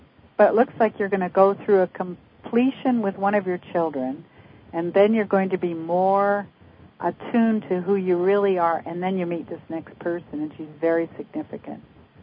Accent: Vancouver, British Columbia, Canada; Well, I used to be from Vancouver.

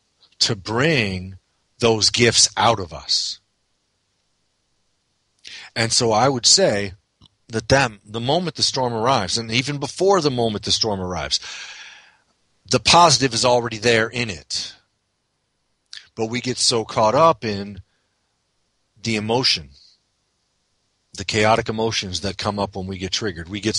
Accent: Midwest, United States; I, having been born and raised in the Midwest, I'm much more in the mindset of the tornado.

